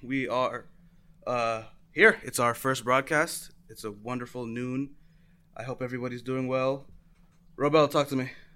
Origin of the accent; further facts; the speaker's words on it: Toronto, Ontario, Canada; I am 19. I grew up in Regent Park.